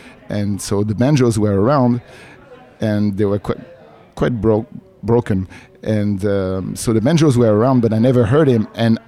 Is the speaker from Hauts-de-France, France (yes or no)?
no; Paris, Île-de-France, France; English is a second language; I grew up in Paris, yes.